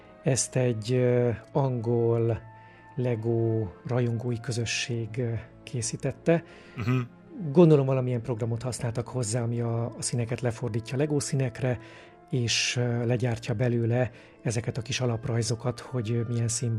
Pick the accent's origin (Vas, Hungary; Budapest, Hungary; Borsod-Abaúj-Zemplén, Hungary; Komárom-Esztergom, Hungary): Komárom-Esztergom, Hungary; Oroszlány; beültem 97. szeptemberében Oroszlányon, ahol felnőttem